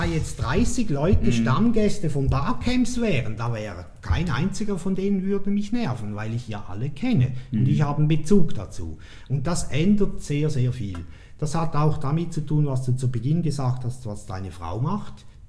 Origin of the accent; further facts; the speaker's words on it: Switzerland; Also ich als Schweizer kann in, ich sage jetzt mal Frankfurt am Main, jene Kultur überhaupt nicht nachvollziehen